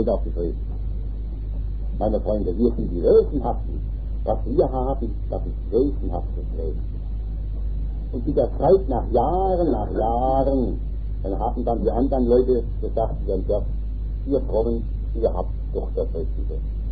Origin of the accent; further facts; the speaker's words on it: Rhineland-Palatinate, Germany; In großen, reichen Dörfern meiner Heimat, in Rheinhessen. Da, in großen Weinbauern.